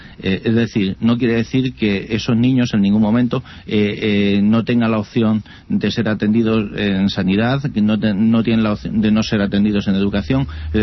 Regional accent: Castilla-La Mancha, Spain; Eso en Madrid seguramente sí, pero no en mi pueblo, en Ciudad Real seguramente no, en un pueblo de Ciudad Real.

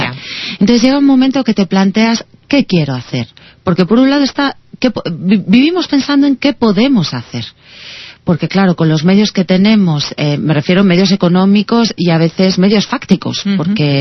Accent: Basque Country, Spain; now in Madrid, Spain; yo vine a Madrid a cantar. O sea, yo soy vasca.

